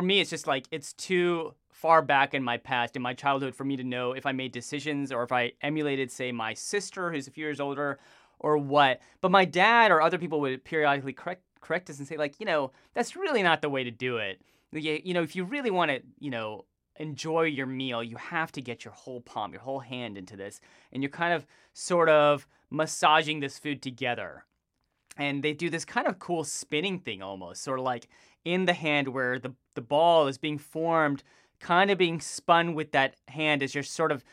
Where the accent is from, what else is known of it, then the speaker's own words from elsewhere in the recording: Texas, United States; But for me, growing up, I grew up in Texas.